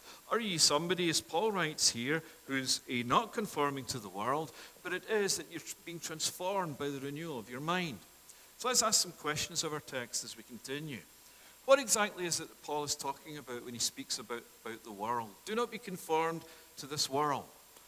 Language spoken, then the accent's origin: English; Scotland, United Kingdom; now in Canada; as my accent tonight tells you, that I'm not by birth Canadian, but it is that I come from Scotland